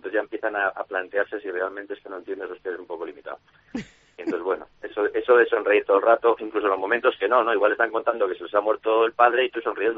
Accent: Spain; now in United States; ni me he olvidado que soy español, ni me he ido de España

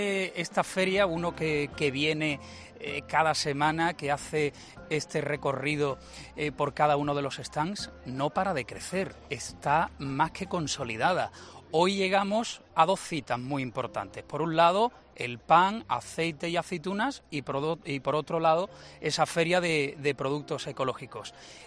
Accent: Seville, Andalusia, Spain; un pan artesano que forma parte de nuestra identidad como sevillanos.

